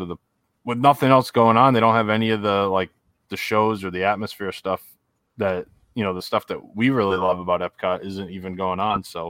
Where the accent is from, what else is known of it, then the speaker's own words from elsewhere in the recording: Rhode Island, United States; accent: Rhode Island; You walk in, I'm in there, got my Rhode Island accent.